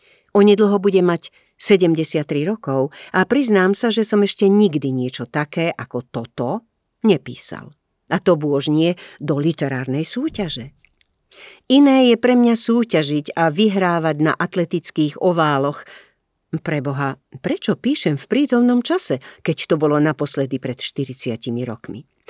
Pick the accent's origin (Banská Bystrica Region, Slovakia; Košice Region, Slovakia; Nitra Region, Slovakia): Košice Region, Slovakia; Košice; Pri opačnej ceste hovorím, že idem domov, do Košíc, lebo skutočný domov môže byť iba jeden. Do môjho rodného mesta ma priťahujú nielen priatelia a známe miesta z detstva a mladosti